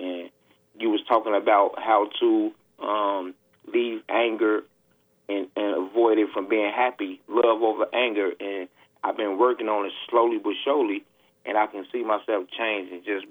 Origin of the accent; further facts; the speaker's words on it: Chicago, Illinois, United States; I've been through a lot of things as a young man growing up in Chicago.